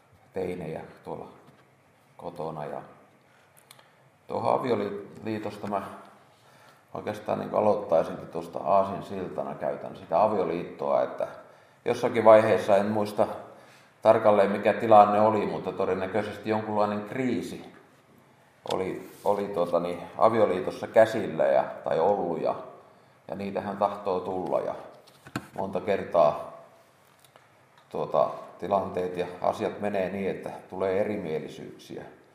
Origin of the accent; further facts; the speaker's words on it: Veteli, Central Ostrobothnia, Finland; now in Kauhava, Finland; olen Vetelistä kotoisin. Reipas parikymmentä vuotta sitten muuttanut Kauhavalle.